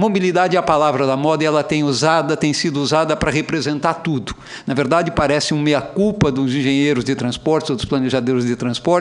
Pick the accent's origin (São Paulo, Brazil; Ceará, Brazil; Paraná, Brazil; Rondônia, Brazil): São Paulo, Brazil; Se você pegar uma cidade como São Paulo, de onde eu venho